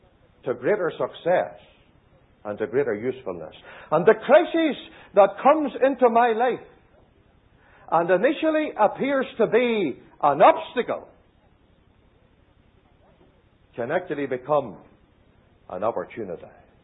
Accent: Ireland; we were born and bred in Ireland, and we are here still.

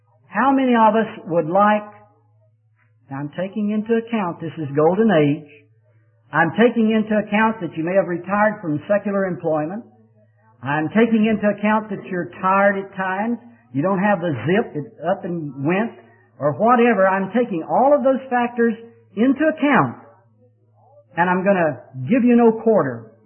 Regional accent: Texas, United States; because I'm from Texas too

